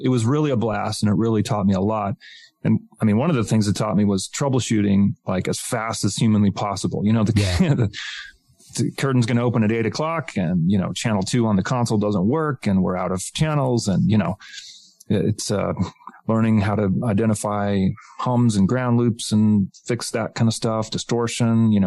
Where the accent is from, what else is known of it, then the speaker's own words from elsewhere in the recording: Albuquerque, New Mexico, United States; I grew up in Albuquerque here and I kept my eye on this little company